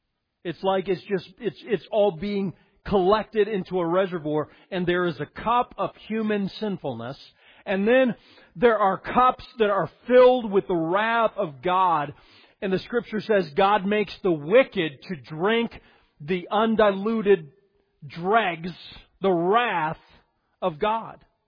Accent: Colorado, United States; I grew up in Colorado in 1983. I'm 12 years old at the time.

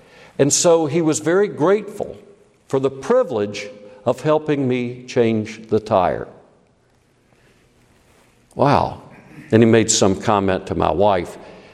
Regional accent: South Carolina, United States; I'm a white boy, born and raised in South Carolina, okay, and I'm driving a Honda.

